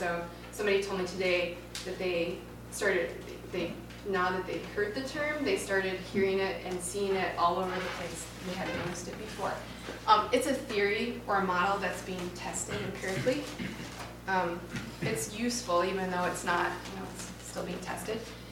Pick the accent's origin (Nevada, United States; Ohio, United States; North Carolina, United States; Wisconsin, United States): Ohio, United States; Toledo; Okay, I grew up in Toledo, and I just flew home for a wedding, and the roads in Detroit are horrible.